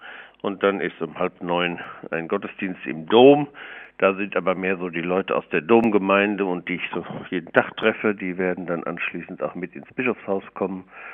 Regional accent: Etteln, North Rhine-Westphalia, Germany; Ich komme aus einem kleinen Dorf bei Paderborn, aus Etteln.

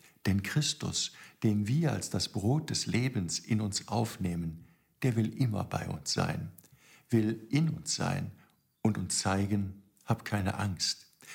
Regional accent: Cologne, North Rhine-Westphalia, Germany; Ich ging damals zur Volksschule in die 3. Klasse hier bei uns in Köln.

